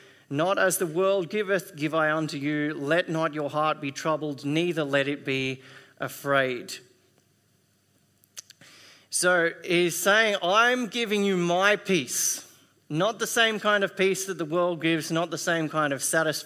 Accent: New South Wales, Australia; I grew up in New South Wales, in South New South Wales, which is not that much warmer than here during winter. But I've been away for a couple of years in some warmer country

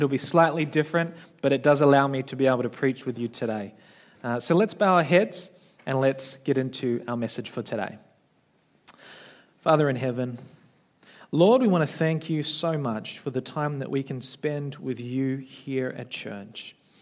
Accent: Philippines; I'm a Filipino, and so my natural urge is to hug everyone.

